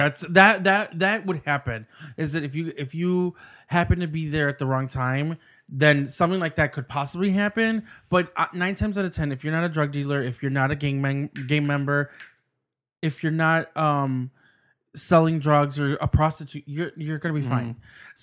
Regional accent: Chicago, Illinois, United States; Me, born and raised in Chicago

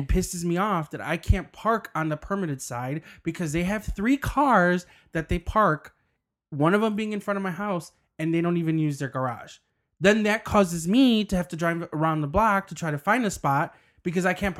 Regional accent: Chicago, Illinois, United States; But then at the same time, as a Chicagoan, I think most people in the city feel this way.

